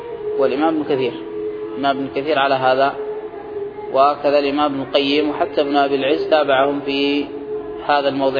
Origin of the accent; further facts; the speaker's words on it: Yemen; مثل حتى هؤلاء الذين عندنا في اليمن الذين ضلوا